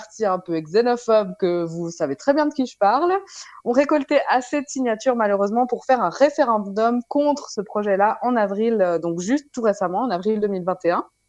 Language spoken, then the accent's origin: French; Switzerland; Chez nous, en Suisse, on a une espèce de parodie de mariage qui s'appelle le Pax.